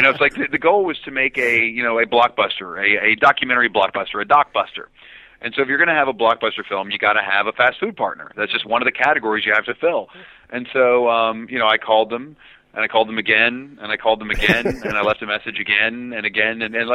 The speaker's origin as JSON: {"language": "English", "country": "United States", "said": "Unemployment. Being an American, unemployment these days."}